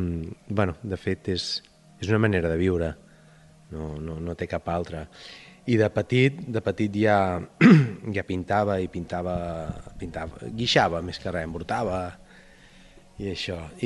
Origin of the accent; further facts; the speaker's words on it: Sabadell, Catalonia, Spain; also born or lived in Mataró; jo vaig néixer a Sabadell, sóc fill de Sabadell, he viscut 9 anys a Mataró, vam tornar a Sabadell i després, doncs, la meva senyora estiuejaven aquí i em vaig enamorar del poble, em va agradar molt, i ja vaig venir cap aquí.